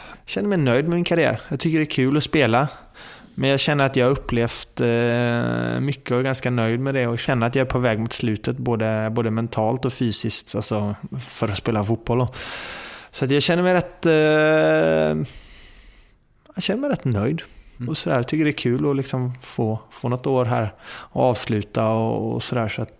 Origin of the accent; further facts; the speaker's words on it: Sweden; moved away; jag har inte levt i Sverige på så himla länge, så jag känner att jag är ju svensk